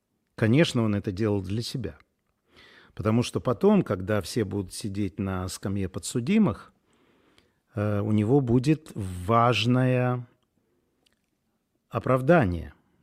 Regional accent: Minsk, Belarus; Я минчанин, и мои одноклассники служат в армии.

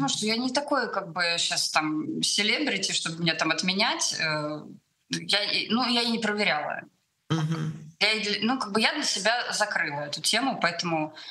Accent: Odesa Oblast, Ukraine; каждое лето я выросла на Черном море в Украине, в Одесской области. И, ну, как бы для меня это родная тоже страна.

